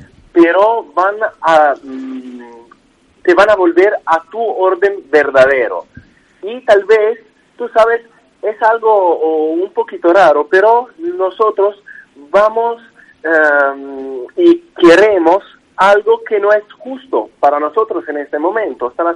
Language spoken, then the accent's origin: Spanish; Italy; Spanish is a second language; me perdonarán por mi español, pero bueno, soy italiano, así es.